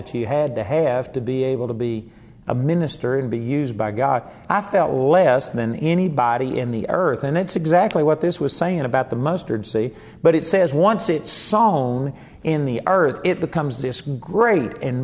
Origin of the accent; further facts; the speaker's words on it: Texas, United States; like oak tree. That's what I grew up with in Texas.